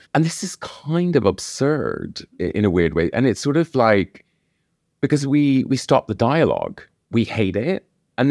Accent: Northern Ireland, United Kingdom; And I'm not a religious person at all. And I grew up in Northern Ireland, so it's all about religion.

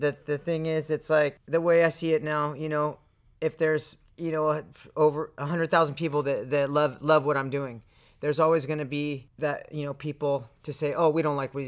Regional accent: Santa Barbara, California, United States; Yeah, I grew up in Santa Barbara surfing. So, you know, I grew up at the beach and I love the ocean.

